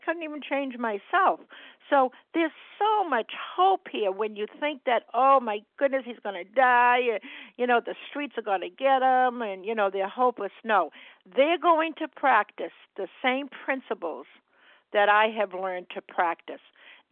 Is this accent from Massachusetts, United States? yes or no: yes; Massachusetts, United States; I'm from Massachusetts, a recovered compulsive overeater.